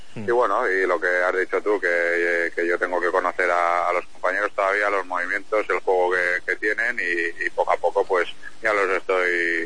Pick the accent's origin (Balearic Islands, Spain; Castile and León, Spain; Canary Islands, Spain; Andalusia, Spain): Balearic Islands, Spain; Palma de Mallorca; now in Santander, Spain; soy un chico de mar, ¿no? Porque soy de Palma de Mallorca